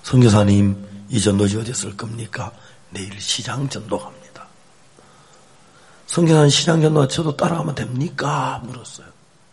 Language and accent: Korean; Seonsan, North Gyeongsang, South Korea; 선산은 큰 도시도 아닌데 선산으로 그분이 설교사로 왔어요. 저희 고향으로.